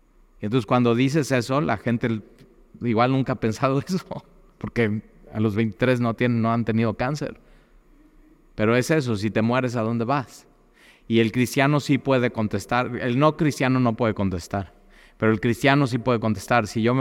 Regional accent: Mexico City, Mexico; born there; also born or lived in Cuernavaca; now in Veracruz, Mexico; Me encanta vivir en Veracruz porque nací en Ciudad de México y viví muchos años en Cuernavaca.

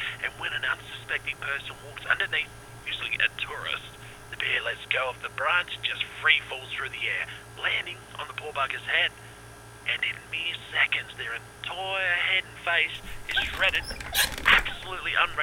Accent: South Australia, Australia; My backyard is in good old South Australia.

